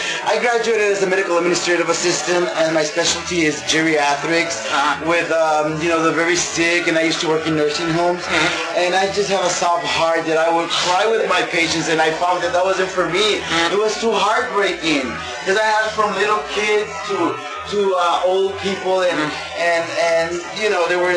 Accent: El Paso, Texas, United States; Born and raised in El Paso. That's where I'm born and raised, and that's where I did my schooling, and yeah, my family lives there, and I have six brothers and sisters.

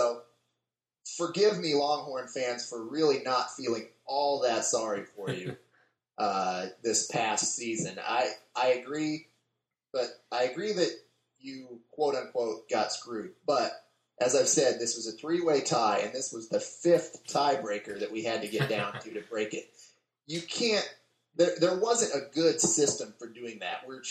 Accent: Nebraska, United States; Well, I grew up in Nebraska

